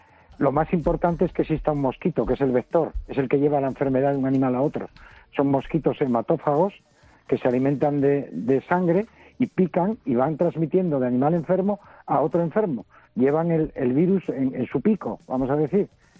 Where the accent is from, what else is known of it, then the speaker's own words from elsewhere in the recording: Asturias, Spain; yo soy asturiano, trabajo en Asturias.